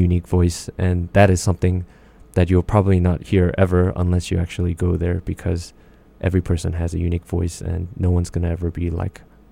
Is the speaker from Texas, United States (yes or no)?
no; Los Angeles, California, United States; also born or lived in South Korea; Well, I actually came to the U.S. when I was one, and I moved to California for 12 years.